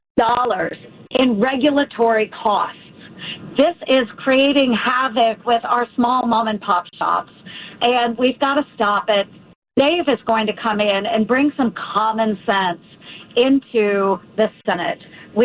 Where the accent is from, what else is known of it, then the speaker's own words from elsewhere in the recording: Iowa, United States; So I'm from Iowa. I was blessed to go to a four-year institution. I went to Iowa State University.